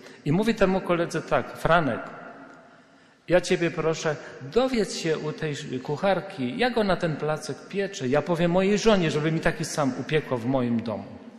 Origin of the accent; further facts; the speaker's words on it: Brzesko, Lesser Poland, Poland; Ja pochodzę tutaj z Brzesk, Bochnia, z tych stron.